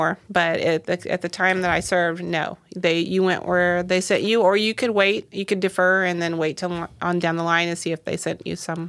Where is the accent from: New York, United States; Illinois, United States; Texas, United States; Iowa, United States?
Illinois, United States; Jerseyville; I was born here in Jersey County in the old hospital here in Jerseyville. And I lived my entire young life here.